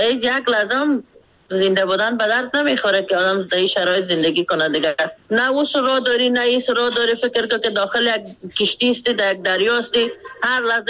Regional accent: Mazar-i-Sharif, Balkh, Afghanistan; now in Pakistan; من برآمدم از مزار شریف نیمی مایگ آمدیم

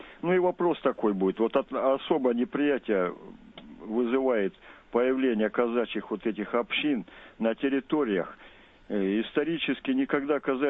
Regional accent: Novocherkassk, Rostov Oblast, Russia; Да и сам я в детство провел в Новочеркасске

